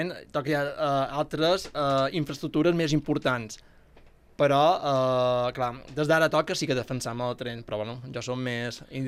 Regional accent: Ciutadella, Balearic Islands, Spain; De Ciutadella.

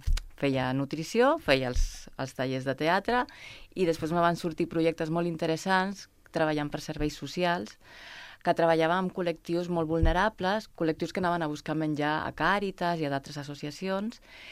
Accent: Barcelona, Catalonia, Spain; born there; also born or lived in Madrid / Reus; Jo vaig néixer a Barcelona.

